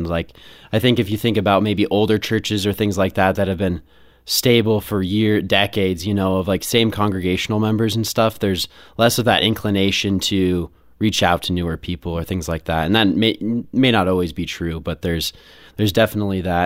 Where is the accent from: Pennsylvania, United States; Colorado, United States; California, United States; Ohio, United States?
Colorado, United States; Yeah, so I'm from Colorado and been raised here my whole life